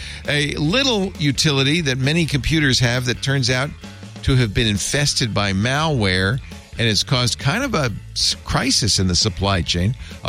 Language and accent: English; Providence, Rhode Island, United States; I grew up in Providence, so I know Worcester.